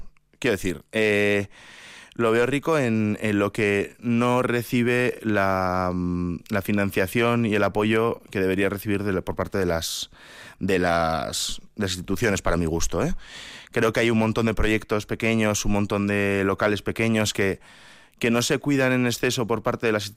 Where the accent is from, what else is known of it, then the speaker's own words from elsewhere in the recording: Vitoria-Gasteiz, Basque Country, Spain; Soy muy de la ciudad, soy muy de Gasteiz y...